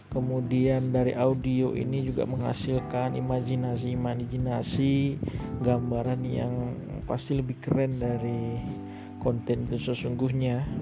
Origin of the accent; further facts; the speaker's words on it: Palembang, South Sumatra, Indonesia; tepatnya saya dari kota Palembang, Sumatera Selatan.